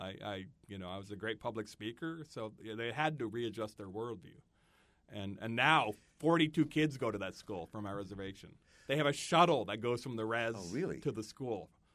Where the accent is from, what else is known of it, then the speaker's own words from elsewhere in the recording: India; But I'm an Indian saying the government works.